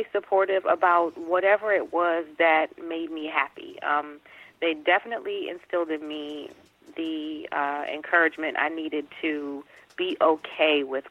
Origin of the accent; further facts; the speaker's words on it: Upper Marlboro, Maryland, United States; growing up in Upper Marlboro, I had no idea, and, you know, growing up with kind of a sheltered parenting